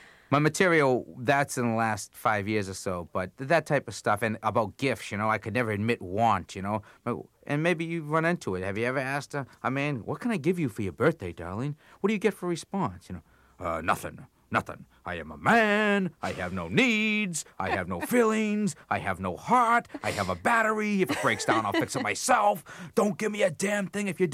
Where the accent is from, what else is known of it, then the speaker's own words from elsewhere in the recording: Cambridge, Massachusetts, United States; I grew up in Cambridge, Massachusetts.